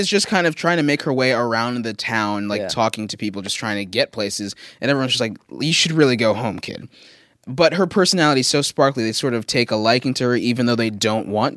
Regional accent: Texas, United States; everyone who found out I was from Texas asked if I rode a horse

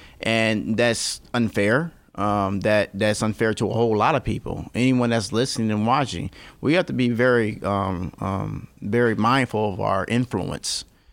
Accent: South Bend, Indiana, United States; We're just from South Bend.

